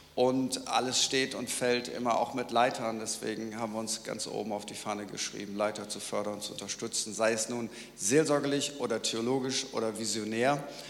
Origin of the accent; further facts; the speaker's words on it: Lower Saxony, Germany; born there; Ich bin gebürtiger Ostfriese